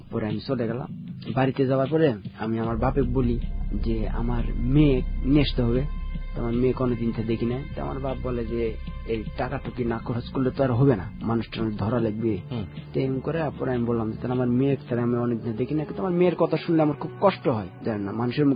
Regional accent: Rajshahi, Rajshahi Division, Bangladesh; আমি বললাম যে আমার বাড়ি অমুক জায়গায় রাজশাহীতে

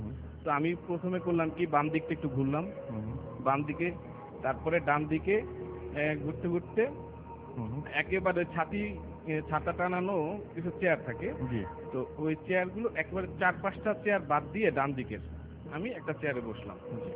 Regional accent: Barisal, Barisal Division, Bangladesh; born there; বরিশাল শহর।

